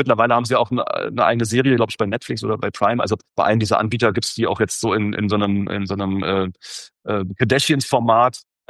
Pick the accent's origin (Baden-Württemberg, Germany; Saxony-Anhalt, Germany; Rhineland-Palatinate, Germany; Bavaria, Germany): Saxony-Anhalt, Germany; Ich komme ja aus dem Norden Sachsen-Anhalts ganz ursprünglich. Da bin ich aufgewachsen.